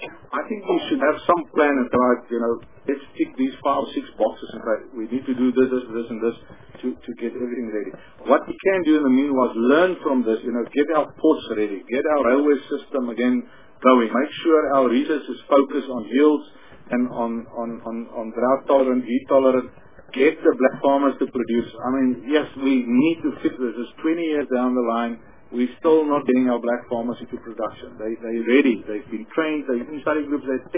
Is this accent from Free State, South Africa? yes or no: yes; Free State, South Africa; I grew up on the Free State. I eat my pop every day.